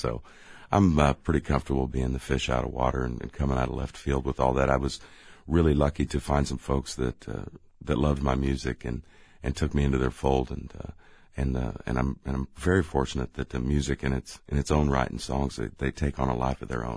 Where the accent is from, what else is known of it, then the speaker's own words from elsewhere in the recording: Liberty, Missouri, United States; also born or lived in Kansas City; Yeah, I was born in Kansas City, Missouri, and I grew up in Liberty, Missouri, just north of there.